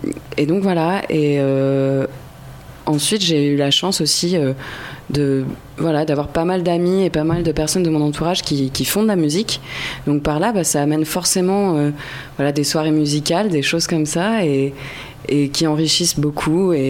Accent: Cognac, Nouvelle-Aquitaine, France; On vient de Cognac

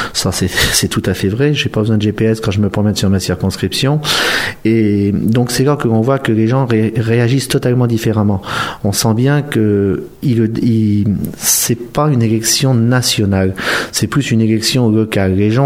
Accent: Saint-Jean-d'Angély, Nouvelle-Aquitaine, France; born there; Donc je suis né à Saint-Jean-d'Angély il y a 44 ans. Je suis exploitant agricole à Aunay-de-Saintonge.

